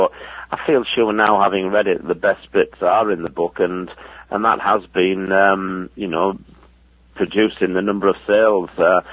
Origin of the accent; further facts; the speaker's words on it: Middlesbrough, North East England, United Kingdom; I grew up through that era supporting my hometown club, Middlesbrough.